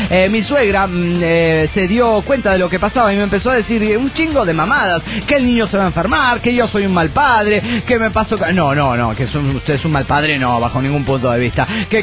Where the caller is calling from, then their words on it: Zacatecas, Mexico; de Zacatecas, México.